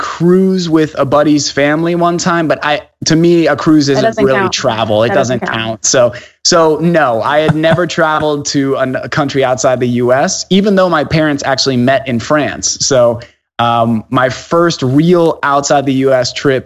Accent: New Jersey, United States; So I grew up in New Jersey, and contrary to popular belief, we do not all talk like the people on the Jersey Shore.

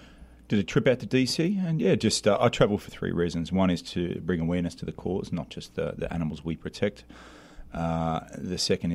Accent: Australia; being an Aussie and growing up in a place where kangaroos and possums don't pose such a great threat

